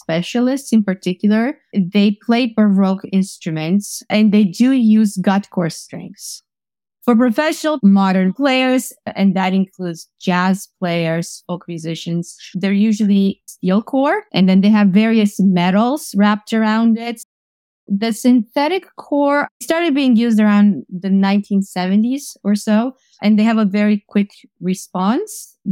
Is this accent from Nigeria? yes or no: no; Canada; also born or lived in Romania; now in New York, United States; I'm Canadian. I live in New York now. I was born in Romania.